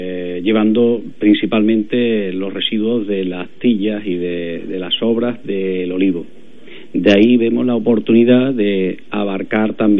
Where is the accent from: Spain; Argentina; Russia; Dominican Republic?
Spain; Baena, Andalusia; yo vengo de Córdoba, pero de allí, de Baena, de la zona.